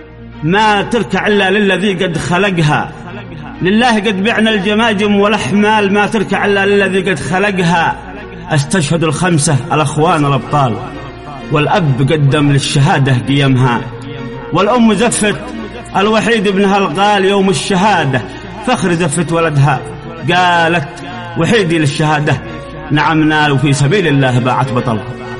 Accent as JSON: {"language": "Arabic", "region": "Dhamar", "country": "Yemen", "said": "من محافظة دمار قبيلة أنس، شاعر العزة، من مواليد 1979، خريج جامعة صنعاء"}